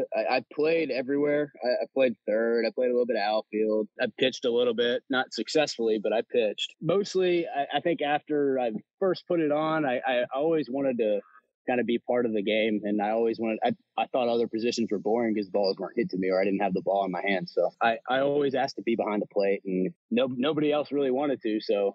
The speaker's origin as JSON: {"language": "English", "town": "Richmond", "region": "Virginia", "country": "United States", "tie": "born or raised there", "said": "Yeah, it kind of started as I grew up here in Richmond, and I played with the Glen Allen Youth Athletic Association"}